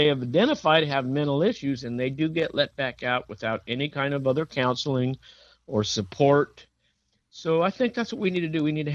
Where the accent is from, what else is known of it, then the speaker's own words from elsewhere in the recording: Texas, United States; and here we are from Texas